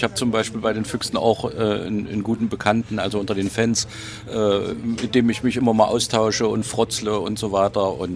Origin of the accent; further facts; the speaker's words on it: Magdeburg, Saxony-Anhalt, Germany; Also ich bin in Magdeburg geboren, Jahrgang 56, 18 Jahre in Magdeburg groß geworden. Und dann hat es mich nach Sachsen verschlagen und seit 3 Jahren bin ich wieder in Magdeburg.